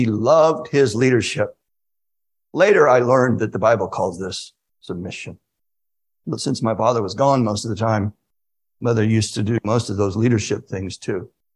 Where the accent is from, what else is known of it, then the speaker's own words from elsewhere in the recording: Greenville, South Carolina, United States; When I was a boy growing up in Greenville, South Carolina, my father was away from home about two-thirds of the time, two-thirds of every year, in fact.